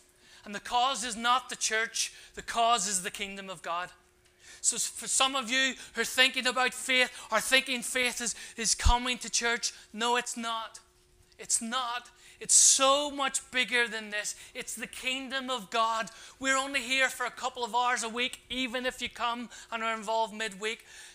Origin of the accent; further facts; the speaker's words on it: Ireland; There's no question the stupid. I'm Irish.